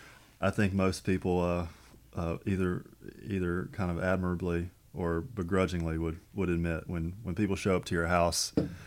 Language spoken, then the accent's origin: English; Ruston, Louisiana, United States; But I was born and raised in Ruston, Louisiana.